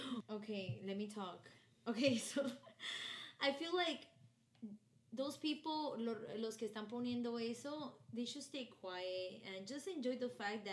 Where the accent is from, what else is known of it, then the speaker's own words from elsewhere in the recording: Miami, Florida, United States; We are from Miami 305.